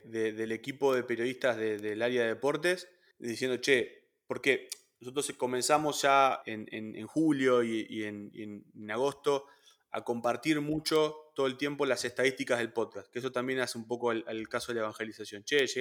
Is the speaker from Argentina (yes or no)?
yes; Santa Fe, Argentina; Si yo te hablo como santafesino